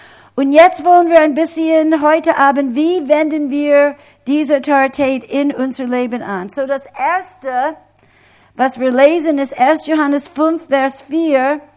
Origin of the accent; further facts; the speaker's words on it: United States; now in Germany; Wir als Amerikaner hatten ganz viele andere Namen